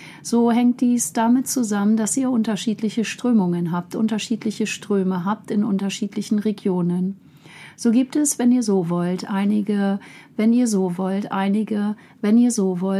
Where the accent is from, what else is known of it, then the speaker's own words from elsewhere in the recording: Berlin, Germany; jetzt bin ich auch selber Berlinerin